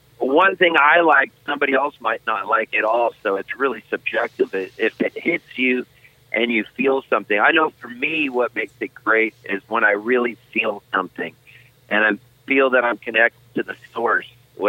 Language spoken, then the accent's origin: English; California, United States; moved away as an adult; also born or lived in Halifax, Nova Scotia, Canada; now in Nashville, United States; I'm a dual citizen. I was born up in Halifax, Nova Scotia, and then we moved when I was a kid to Southern California, and now I live in Nashville.